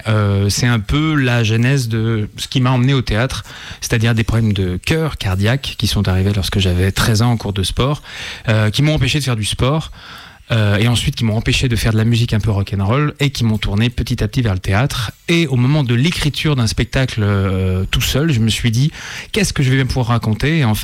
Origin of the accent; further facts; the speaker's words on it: Bourgoin-Jallieu, Auvergne-Rhône-Alpes, France; Moi, tu vois, pour le coup, je viens de Bourgoin-Jallieu.